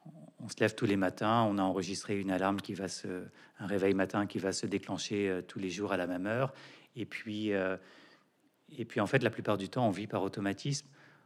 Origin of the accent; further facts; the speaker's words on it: Quebec, Canada; born there; Je suis né au Québec